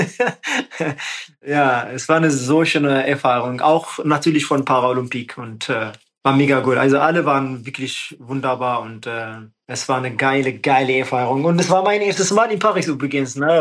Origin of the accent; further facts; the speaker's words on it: Kenya; ich bin ja auch schon in Ostafrika geboren und in einem kleinen Dorf. Und da bin ich mal auch immer zur Schule zu Fuß gegangen, so wie auch jede Kinder in Kenia.